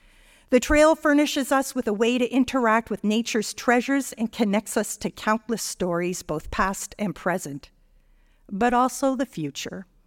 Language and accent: English; Etobicoke, Ontario, Canada; Growing up in Etobicoke, my relationship with the lakes had a rocky beginning. My mom's from the north